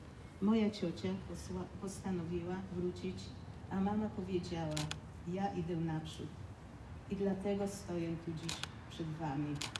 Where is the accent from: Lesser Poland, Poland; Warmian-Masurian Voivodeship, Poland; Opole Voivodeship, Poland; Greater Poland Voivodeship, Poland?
Lesser Poland, Poland; Nowy Sącz; first language Polish; moved away; also born or lived in Israel / United States; Prawie całe moje życie mieszkałam w Izraelu i Stanach Zjednoczonych, ale zawsze na pytanie, skąd pochodzę, dumnie odpowiadałam, że pochodzę z Polski, z Nowego Sącza. Język polski jest jedynym, w którym mówię bez obcego akcentu.